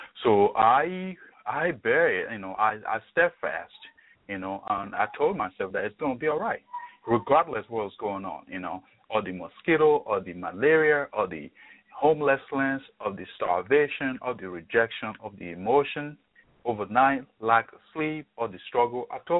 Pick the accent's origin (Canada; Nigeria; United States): Nigeria; Warri, Delta; born there; I was born in Nigeria, Warri City in Nigeria. It's one of the oil-producing city in Nigeria, Midwest Nigeria, the River Rhine.